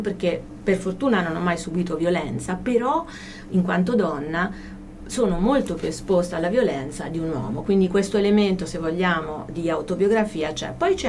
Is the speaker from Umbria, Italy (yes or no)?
yes; Perugia, Umbria, Italy; In quanto perugina, il lago è stato il mio mare, no? Da ragazzina